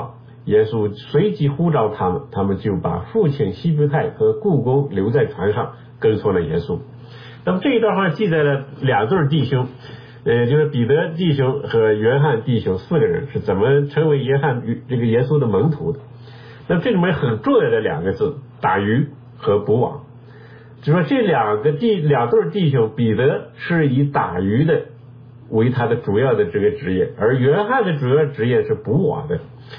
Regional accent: China; 因为我们中国人对道这个字呢有它非常深刻的含义在里面

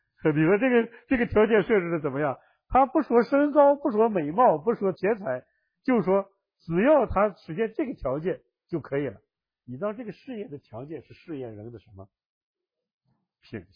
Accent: China; 这个就是我们中国人叫什么？盖头，对吧？

